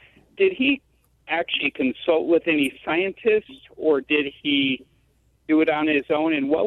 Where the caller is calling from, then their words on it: Hanlontown, Iowa, United States; Hanlontown, Iowa.